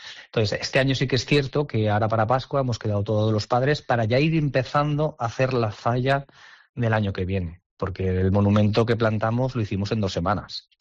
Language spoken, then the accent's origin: Spanish; El Toro, Valencian Community, Spain; somos la nevera de la Comunidad Valenciana, pero es cierto que el término El Toro es muy amplio, estamos a 1040, pero la sierra está rozando los 1600